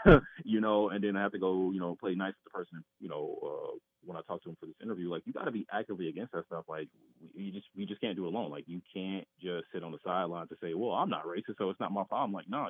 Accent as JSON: {"language": "English", "town": "Kansas City", "region": "Missouri", "country": "United States", "said": "I'm from Kansas City, but I need to know and understand rural Iowa."}